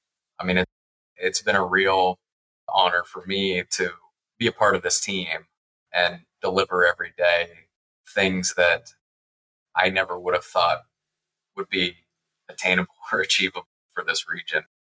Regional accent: Ohio, United States; I grew up in Central Ohio. I grew up about 30 miles east of here

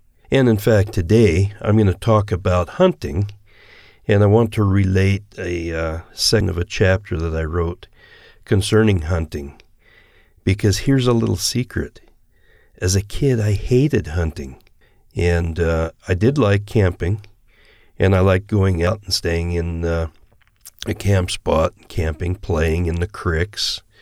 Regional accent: Salmon, Idaho, United States; And just the fact that you grow up in Idaho, and in central Idaho, a little town called Salmon, was very unique

